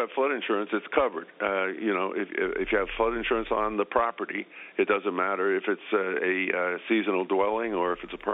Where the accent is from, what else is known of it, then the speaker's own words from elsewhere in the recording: Oceanside, California, United States; I'm from Oceanside, so I know your area pretty well, so I know where you are.